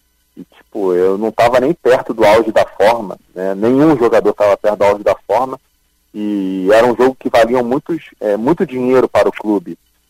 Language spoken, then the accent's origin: Portuguese; Rio de Janeiro, Brazil; now in Porto Alegre, Brazil; eu sou carioca. Minha família é toda do Rio de Janeiro.